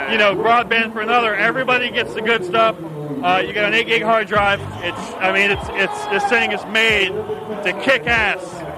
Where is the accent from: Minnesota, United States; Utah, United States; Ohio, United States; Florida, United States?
Florida, United States; Jacksonville; now in New York, United States; I'm from Jacksonville, Florida. I live here in New York for the last 4 years.